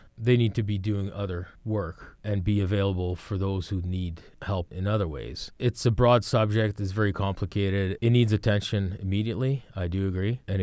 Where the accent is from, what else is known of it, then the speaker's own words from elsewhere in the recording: Canada; It doesn't affect my rights as a citizen, as a Canadian.